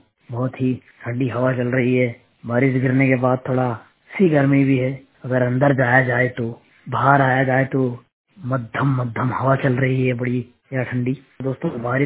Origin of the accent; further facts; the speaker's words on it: Vidisha, Madhya Pradesh, India; बहुत ही शानदार बारिश गिर चुकी है दोस्तों मेरे गांव विदिशा में।